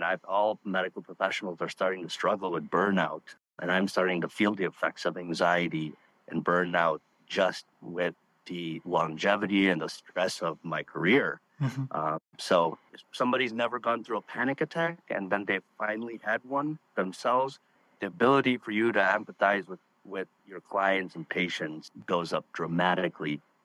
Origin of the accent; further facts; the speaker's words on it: United States; I had to go through some trials and tribulations being a minority growing up in the States.